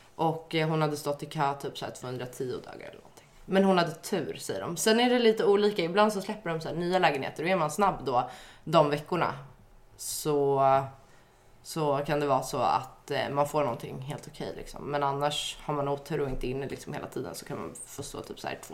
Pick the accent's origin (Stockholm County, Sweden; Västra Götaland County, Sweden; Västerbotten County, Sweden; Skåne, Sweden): Stockholm County, Sweden; Stockholm; Jag är uppvuxen i Stockholm.